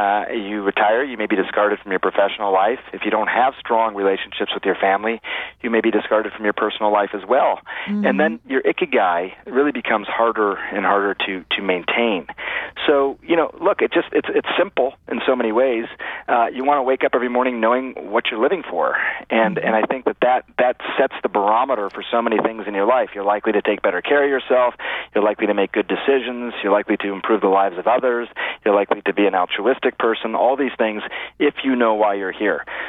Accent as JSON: {"language": "English", "country": "United States", "said": "I'm Indian American, and my parents, you know, are immigrants to this country"}